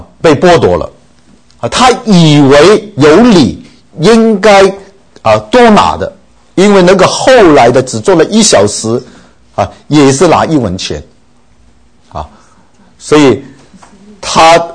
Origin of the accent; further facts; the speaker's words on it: China; 好像我们中国人说的退一步什么何等逍遥，海阔天空